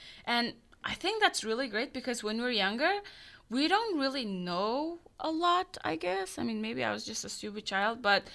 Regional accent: Vancouver, British Columbia, Canada; I'm from Vancouver, that's why.

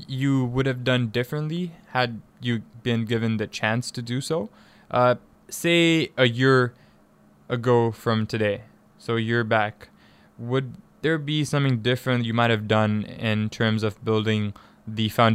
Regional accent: Tanzania; also born or lived in Kenya; I'm from Tanzania. I grew up in East Africa. I'm from Tanzania. I grew up in Tanzania and Kenya. And I've been to South Africa.

